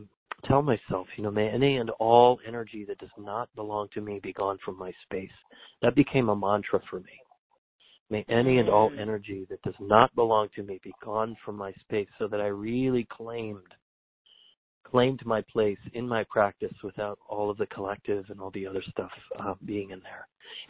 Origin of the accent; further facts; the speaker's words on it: California, United States; and I'm a Californian, and I know the whole state really well.